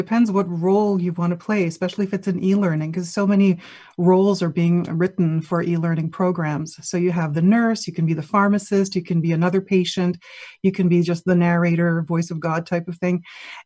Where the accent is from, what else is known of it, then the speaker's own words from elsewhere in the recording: Montreal, Quebec, Canada; I'm born and raised in Montreal, and I'm Greek, as you can tell by my last name.